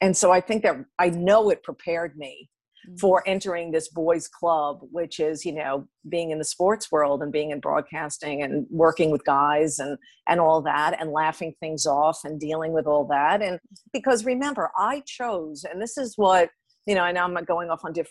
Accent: Long Island, New York, United States; I mean, we grew up in New York on Long Island, and, you know, he'd watch his teams with such passion, and highs and lows.

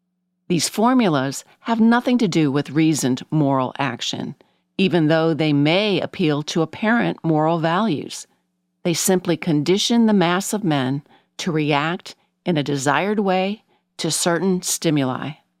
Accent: Florida, United States; but because I am from Florida. I objected to the Florida Morons label

